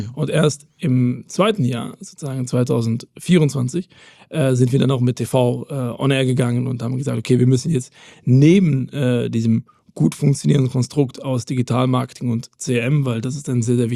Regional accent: Belgium; Ich bin Belgier

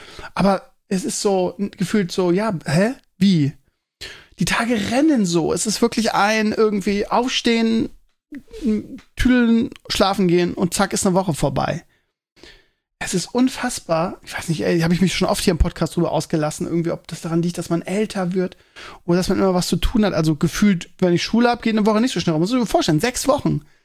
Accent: Northern Germany, Germany; Bei uns im Norden, wir können es überhaupt nicht nachvollziehen, ne? Bei uns ist immer so 18, 20 Grad.

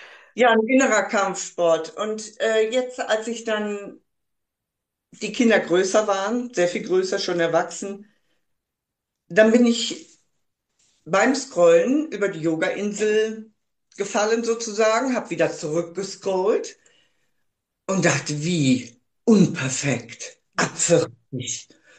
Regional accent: Bonn, North Rhine-Westphalia, Germany; ich komme aus Bonn, bin 60 Jahre alt

